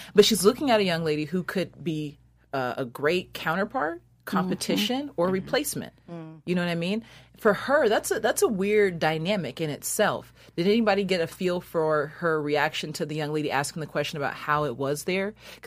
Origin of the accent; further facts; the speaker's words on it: Seattle, Washington, United States; I'm from Seattle, Washington. I don't know what the hell he's talking about.